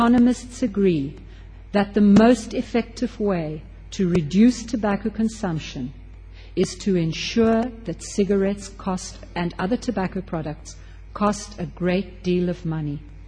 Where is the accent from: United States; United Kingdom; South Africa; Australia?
South Africa; But as a South African here tonight